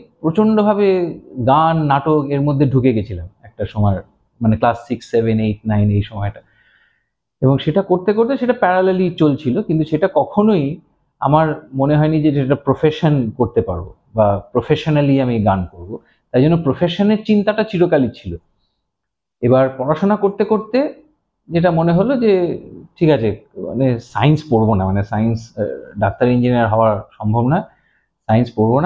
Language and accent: Bangla; Kolkata, West Bengal, India; মানে সাউথ ক্যালকাটার কথা বলছি, এরকম জায়গায় বড় হয়েছি।